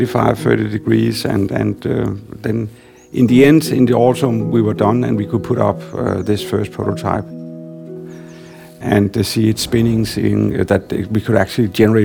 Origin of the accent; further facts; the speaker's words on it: Denmark; now in Copenhagen, Denmark; So I moved from my hometown to Copenhagen.